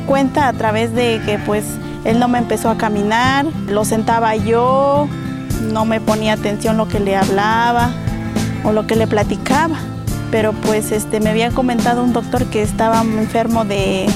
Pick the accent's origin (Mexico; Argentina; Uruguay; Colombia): Mexico; San José del Progreso, Oaxaca; soy de San José del Progreso.